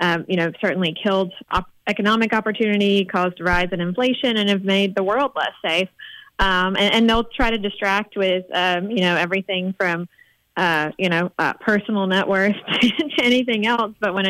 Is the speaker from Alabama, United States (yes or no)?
yes; Beatrice, Alabama, United States; I grew up in Beatrix, Alabama. Both of my parents were rural health care providers.